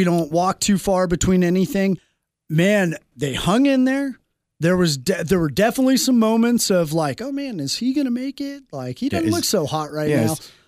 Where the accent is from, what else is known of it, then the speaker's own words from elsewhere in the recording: Nevada, United States; we're from Nevada. We shoot that stuff, these angles.